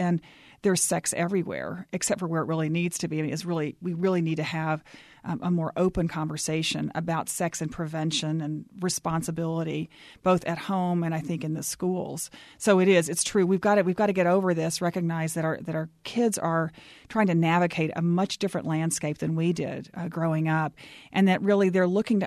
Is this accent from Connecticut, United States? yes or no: no; Dallas, Texas, United States; I know I think about it because I grew up in Dallas.